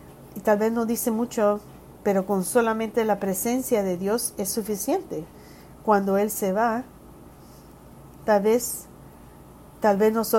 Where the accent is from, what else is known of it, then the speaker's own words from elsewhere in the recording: Pittsburgh, Pennsylvania, United States; Yo crecí en la ciudad de Pittsburgh y llegué hasta la ciudad de Houston, el estado de Texas.